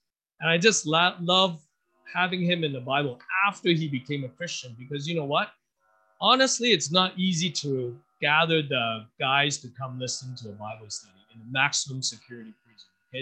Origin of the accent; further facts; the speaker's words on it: Hong Kong; also born or lived in Canada / United States; I grew up in Hong Kong, came from Canada, and lived in the States.